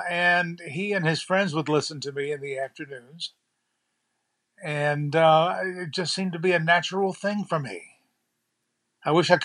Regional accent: New Bern, North Carolina, United States; I grew up in New Bern, graduated high school here, started my TV career here.

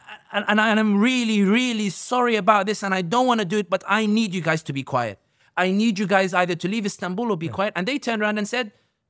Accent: London, United Kingdom; primarily as somebody born and raised in London, for example.

